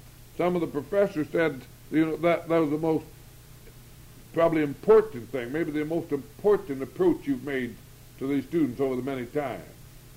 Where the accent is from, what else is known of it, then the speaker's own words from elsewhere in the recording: American Falls, Idaho, United States; I was talking to a young man in my hometown of American Falls, Idaho, a while back.